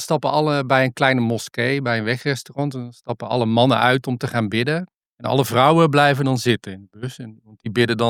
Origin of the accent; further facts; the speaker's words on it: Netherlands; Want ik kom tenslotte uit Nederland.